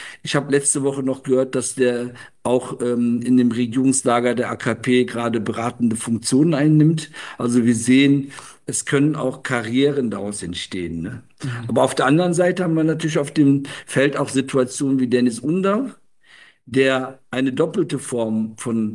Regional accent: Germany; Wir sind klassische Arbeiterkinder, sind in Deutschland aufgewachsen.

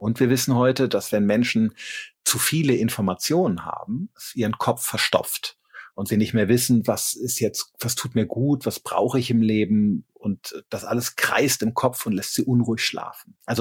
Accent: Rhineland, Germany; Ja, ich komme aus dem Rheinland, gell?

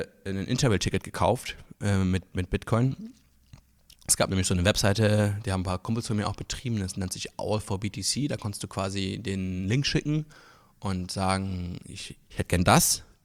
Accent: Luxembourg; ich komme aus Luxemburg ursprünglich und wir hatten bevor dem Euro halt den luxemburgischen Franc und das ist halt ein super kleines Land

